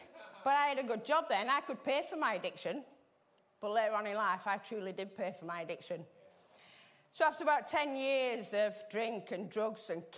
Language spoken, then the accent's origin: English; Burnley, North West England, United Kingdom; born there; So I was born in Burnley.